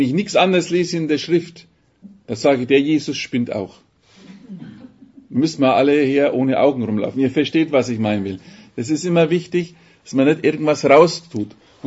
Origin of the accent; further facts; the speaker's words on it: Bavaria, Germany; ich bin immer ganz geradeaus, ich bin ein Franke, gell?